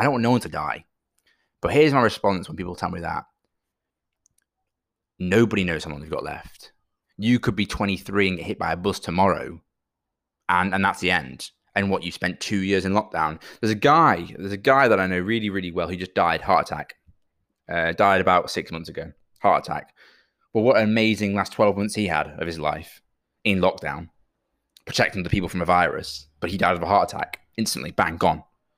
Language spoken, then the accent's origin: English; United Kingdom; And I feel like as the British public, we've really done well of kind of just continuing and cracking on with this.